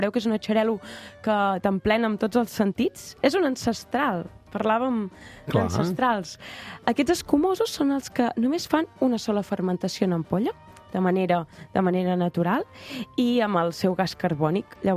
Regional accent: Catalonia, Spain; I tant, com a catalans i amants dels escumosos.

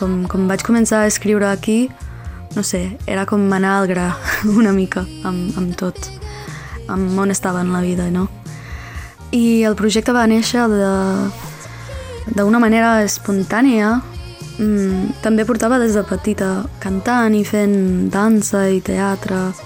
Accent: Ireland; Catalan is a second language; moved away as an adult; now in Barcelona, Spain; Sóc irlandesa i la part … és com una part de mi que no coneixia molt, que vaig descobrir bastant tard a la vida.

